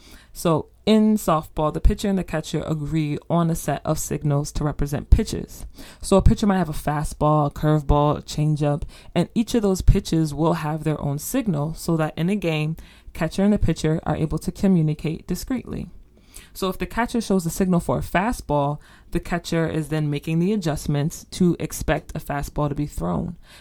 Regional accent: United States; I know for me here growing up in the States

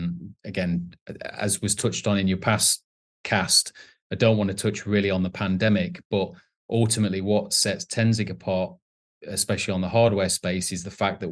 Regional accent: United Kingdom; both in the US location as well as the UK location, where obviously I'm based, as you can tell from my accent.

